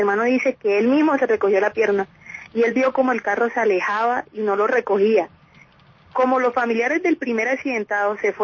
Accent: La Guajira, Colombia; Yo vengo de La Guajira.

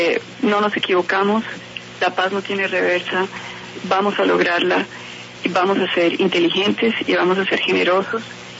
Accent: Colombia; lo que somos como colombianos

